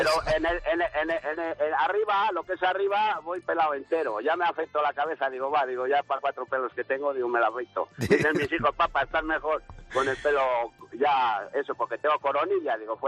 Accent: Melgar de Fernamental, Castile and León, Spain; now in Burgos, Spain; Una grande la tengo en mi pueblo, en Medar de Fernamental, en el salón, y la otra en el salón de mi casa aquí en Burgos, en el piso.

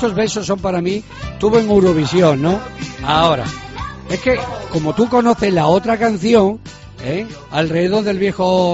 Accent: Cáceres, Extremadura, Spain; a ver Cáceres, la ciudad nuestra, porque somos auténticos catobis cacereños de toda la vida.

